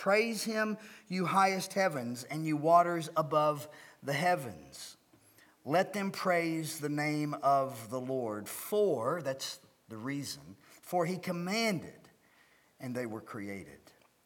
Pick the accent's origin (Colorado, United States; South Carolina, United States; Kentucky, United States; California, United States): Kentucky, United States; I grew up in Eastern Kentucky, right? So I don't remember anybody ever dancing in church